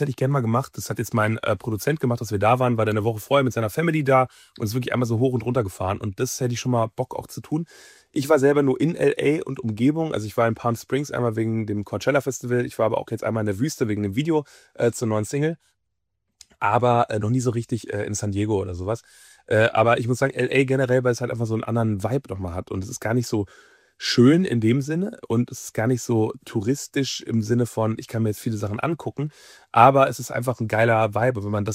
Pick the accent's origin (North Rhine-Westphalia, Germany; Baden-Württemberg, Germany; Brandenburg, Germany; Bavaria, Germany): North Rhine-Westphalia, Germany; Velbert; Velbert ist quasi mein Zuhause. Velbert ist meine Heimat. Ich glaube, dass meine Familie und meine engen Freunde da wohnen. Und der Stadtteil Langeberg, in dem ich lebe, der ist so ein bisschen, wird so Stadt der Villen genannt